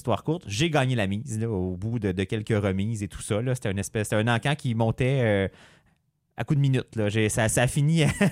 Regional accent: Saint-Jean-sur-Richelieu, Quebec, Canada; moi, je viens de Saint-Jean-sur-Richelieu, donc Rive-Sud de Montréal.

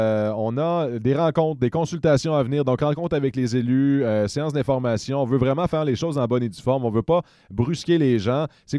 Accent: Quebec, Canada; On est d'une des MRC les plus pauvres au Québec.

